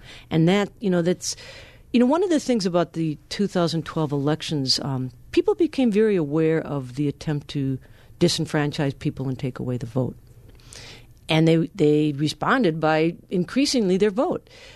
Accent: Milwaukee, Wisconsin, United States; I got to research my family because I grew up in Milwaukee. And, you know, classic Catholic, Irish Catholic family.

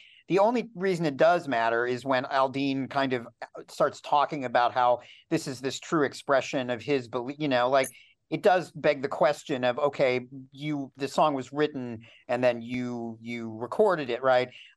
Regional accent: Wisconsin, United States; those are signals that I remember hearing growing up in Wisconsin that were very clear racial shorthand.

